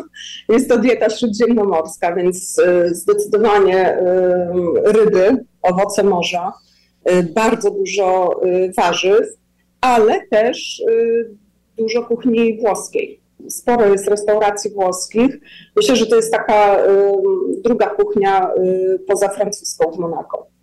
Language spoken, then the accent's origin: Polish; Warsaw, Masovian Voivodeship, Poland; moved away; Są momenty, kiedy tęsknię za Polską, za jedzeniem, przede wszystkim za tym pochodzę z Warszawy też, więc za dużym miastem.